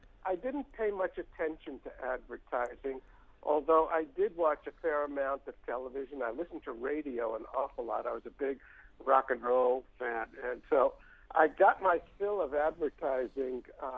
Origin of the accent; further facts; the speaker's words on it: Far Rockaway, New York, United States; also born or lived in Brooklyn; And I spent my first 10 years in Brooklyn, and then my family moved to another part of New York City called Far Rockaway, which is a beach town as far away from the center of New York City as you can get.